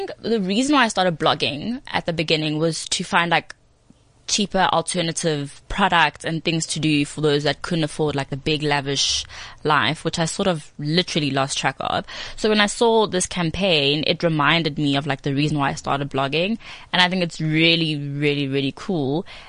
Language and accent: English; Soweto, Gauteng, South Africa; because I'm from Soweto.